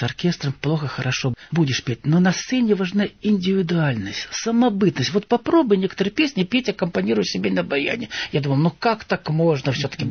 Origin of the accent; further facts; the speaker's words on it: Bryansk Oblast, Russia; Я сам из Брянской деревни, и, конечно, я помню, как деревня наша, ну, кишела детьми, люди работали, пели.